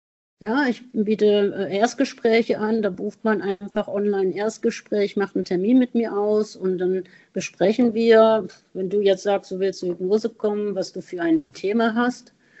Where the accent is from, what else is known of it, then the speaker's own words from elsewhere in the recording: Melle, Lower Saxony, Germany; Weil ich komme ja gebürtig aus dem Norden, aus Melle, war aus Osnabrück, also bin ja auch erst seit 18 Jahren hier